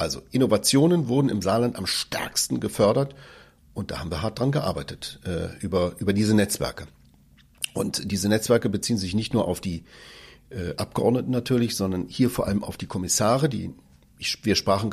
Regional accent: Crete, Greece; ich habe ja einen griechischen Namen, ich bin auch des Griechischen mächtig, in Griechenland komme ich aus Kreta

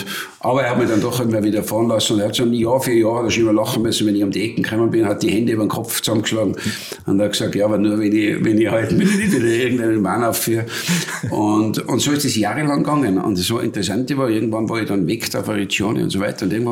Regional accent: Wörgl, Tyrol, Austria; ja bei Wörgl, über Hennersberg haben wir überall Bergrennen gehabt und ich bin da heute halt immer als kleiner Junge auf die Bäume drum gesetzt

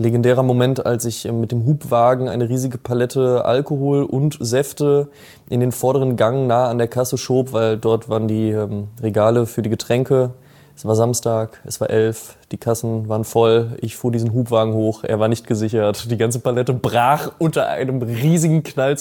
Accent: North Rhine-Westphalia, Germany; also ich komme ja aus der Nähe von Münster

